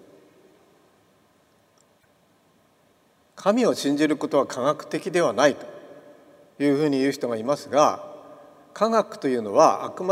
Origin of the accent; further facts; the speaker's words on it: Hokkaido, Japan; also born or lived in Tokyo / Fukushima; now in Saitama, Japan; 東京で生まれ北海道で育ち福島に移り、埼玉に引っ越し、そして東京の進学校の寮に行き、